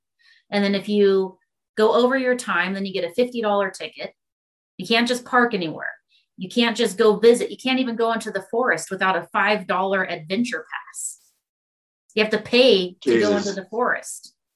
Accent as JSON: {"language": "English", "town": "Santa Barbara", "region": "California", "country": "United States", "said": "So I'm originally from California, Santa Barbara, California, of all places, which is extremely expensive to live in."}